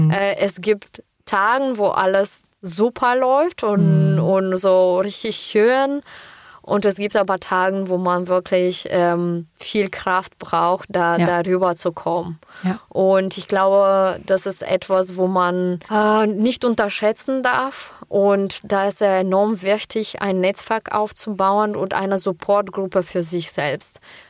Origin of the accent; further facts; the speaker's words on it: Bulgaria; now in Germany; Ich komme selber aus Bulgarien und ich weiß, wie schwierig das ist, am Anfang halt in Deutschland dieses System einfach zu verstehen.